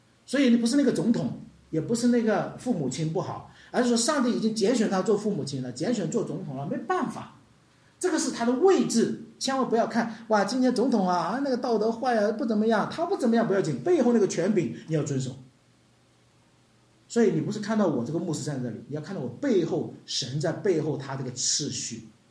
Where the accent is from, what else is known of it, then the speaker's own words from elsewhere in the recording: Hunan, China; 因为我是湖南人，我有很大的辣椒味